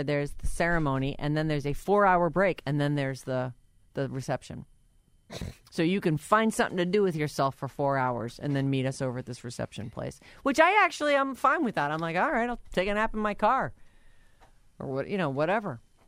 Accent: Massachusetts, United States; where I grew up in Massachusetts, Wheel of Fortune is on first.

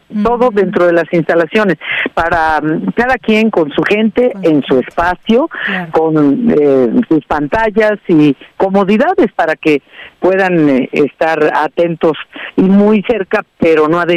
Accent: Mexico; con un compromiso primero como mexicana, como comunicadora.

